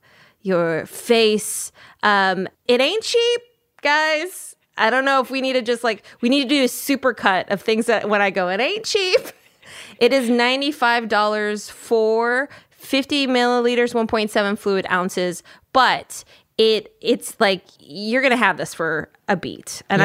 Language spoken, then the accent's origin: English; Minnesota, United States; Minnesota.